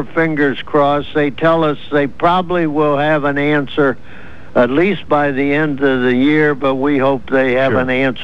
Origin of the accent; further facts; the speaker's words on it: Dayton, Ohio, United States; I grew up in Dayton, Ohio. In those days, it was 140 miles away, and it took 4 hours to get there.